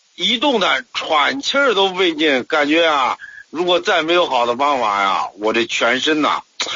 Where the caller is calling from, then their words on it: Hebei, China; 我是河北的一个听众